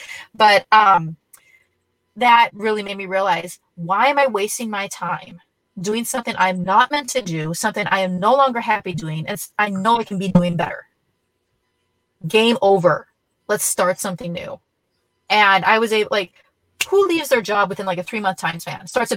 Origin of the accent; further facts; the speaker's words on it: Minnesota, United States; And so even though we're from Minnesota, I'm in Florida right now.